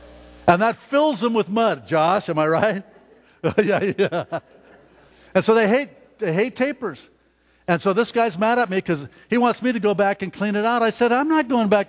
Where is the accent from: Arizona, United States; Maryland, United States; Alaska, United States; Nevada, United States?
Nevada, United States; Reno; now in Zillah, United States; Who would have known that I would be in Zillow, Washington? I came from Reno, Nevada.